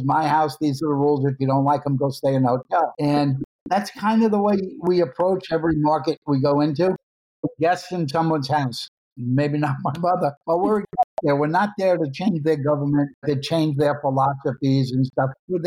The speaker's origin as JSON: {"language": "English", "town": "New York City", "region": "New York", "country": "United States", "tie": "born or raised there", "said": "I grew up in Coney Island, which is, you know, even though it's Brooklyn, it's still not trendy Brooklyn. It's still a hood. And it was very multicultural, racial."}